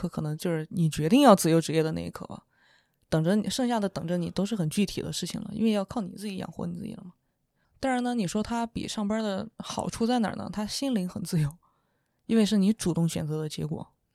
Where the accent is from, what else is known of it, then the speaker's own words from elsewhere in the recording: Chengdu, Sichuan, China; 但是因为我从小就在成都长大